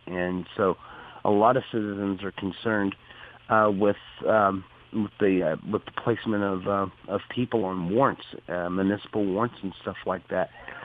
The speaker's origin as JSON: {"language": "English", "town": "Springfield", "region": "Missouri", "country": "United States", "tie": "born or raised there", "also_born_or_lived": "Fort Worth", "said": "Well, I'm 40 years old, raised here in Greene County, Springfield, and I was born in Fort Worth, Texas."}